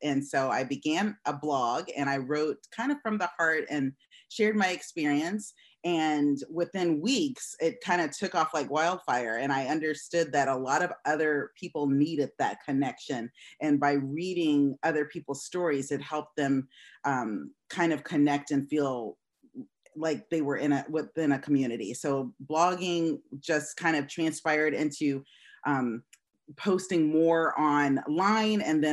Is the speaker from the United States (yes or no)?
yes; Ohio, United States; now in Arlington, United States; Well, I'm originally from Northwest Ohio, but I've been living in the DMV, the DC, Maryland, Virginia area for over 20 years. My home is in Arlington, Virginia.